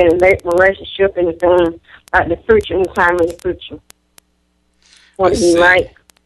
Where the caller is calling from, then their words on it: Georgia, United States; I'm calling from Georgia